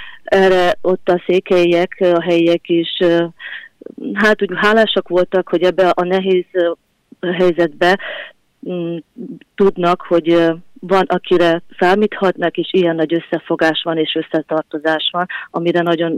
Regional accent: Zakarpattia Oblast, Ukraine; mivel én Kárpátaljáról származok

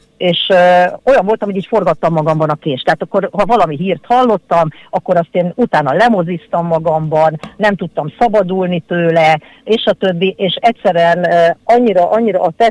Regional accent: Kaposvár, Somogy, Hungary; Kaposváron születtem, mindig városi lány voltam, sőt, emeletes házban éltünk. Hozzáteszem, tehát, hogy akkor értse mindenki, hogy 63 éves vagyok.

